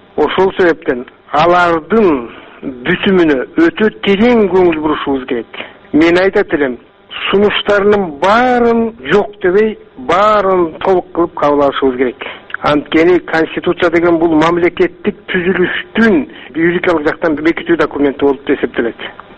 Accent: Bishkek, Kyrgyzstan; Бишкектен болом.

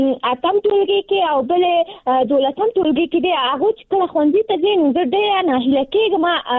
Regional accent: Nangarhar, Afghanistan; now in Kabul, Afghanistan; ما د ننګرهار ولایت نه فعلاً په کابل کې ژوند کوم او زه هم د نهم ټولګي زده کوونکی یم

